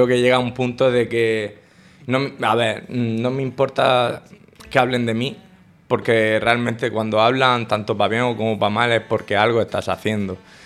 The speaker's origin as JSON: {"language": "Spanish", "town": "Lorca", "region": "Region of Murcia", "country": "Spain", "said": "me gusta que mi música sea un aspecto de mi ciudad. Por eso el videoclip, gracias al concejal de cultura que nos dejó el teatro para poder grabar. Y luego algo también tan simbólico como tenemos aquí en Lorca"}